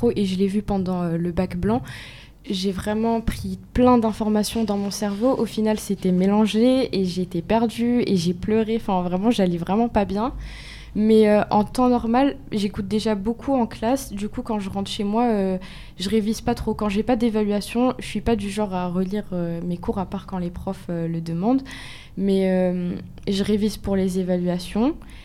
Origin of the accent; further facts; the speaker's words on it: Mayotte; Moi, je suis née à Mayotte et jusqu'à la seconde, j'ai fait ma scolarité là-bas.